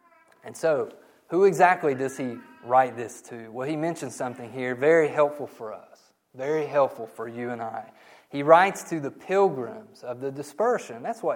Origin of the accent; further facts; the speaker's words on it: Ohio, United States; born there; Yes, I was born in Ohio. Yes, I'm an American, but by birth and by virtue of my birth here in this country